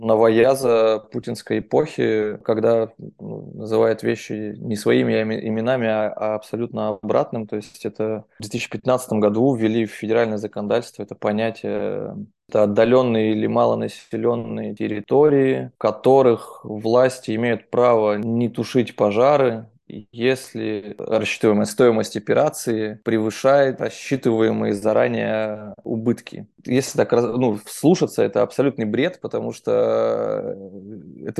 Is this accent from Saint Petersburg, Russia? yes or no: no; Novosibirsk, Novosibirsk Oblast, Russia; я из Новосибирска, из Сибири